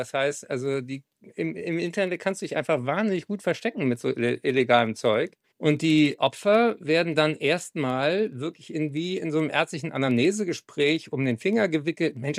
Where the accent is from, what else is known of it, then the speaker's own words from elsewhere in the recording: Berlin, Germany; hier in Berlin, in meiner Heimat, in Tegel